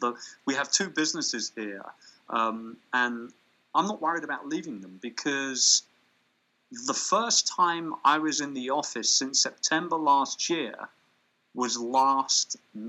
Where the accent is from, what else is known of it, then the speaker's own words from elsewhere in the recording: London, United Kingdom; moved away; And it was always a dream to hold a big event in my hometown of London.